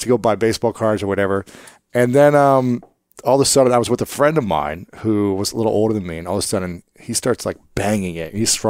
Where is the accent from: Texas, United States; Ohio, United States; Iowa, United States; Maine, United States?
Ohio, United States; Delaware; I was in Delaware, Ohio, where I grew up in Ohio, small town